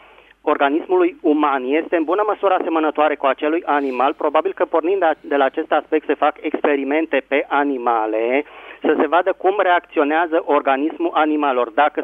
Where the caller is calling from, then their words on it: Bucharest, Romania; din București.